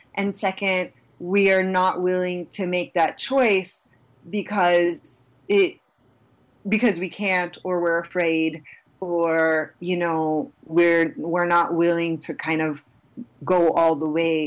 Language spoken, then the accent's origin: English; United States; I am a Muslim. I grew up in America when I feel like in the late 70s, early 80s, like no one was talking about Muslims.